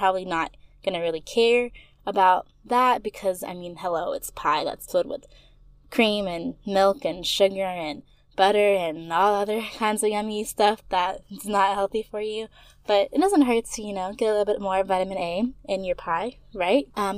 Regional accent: Florida, United States; also born or lived in Texas; I mean, I am a girl from the South. I was raised in both Florida and Texas, so sorry, not sorry.

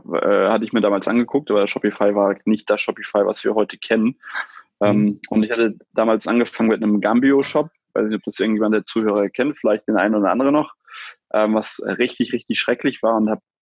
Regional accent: Kiel, Schleswig-Holstein, Germany; Ich komme aus Norddeutschland, aus Kiel, ursprünglich.

